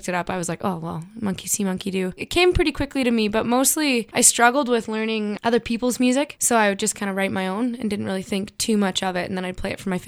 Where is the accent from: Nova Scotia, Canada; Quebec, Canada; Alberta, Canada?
Alberta, Canada; Banff; I was born and raised in Banff. Incredibly lucky to be born and raised where I was.